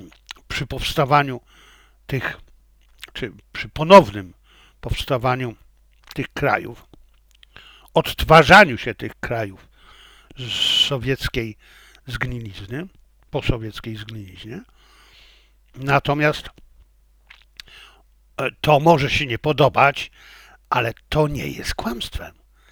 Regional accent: China; Chciałem, jako że ja jestem Chińczykiem, więc oczywiście będę bronił stanowiska chińskiej dyplomacji

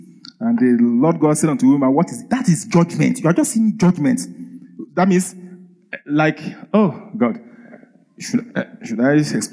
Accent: Abakaliki, Ebonyi, Nigeria; I live in Nigeria. It goes, yeah. I grew up in Abakaliki. It's the last village in Nigeria.

